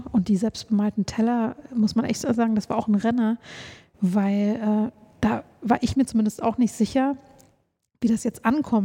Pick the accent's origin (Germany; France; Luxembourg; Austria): Germany; Thuringia; jetzt muss ich als Thüringerin aufpassen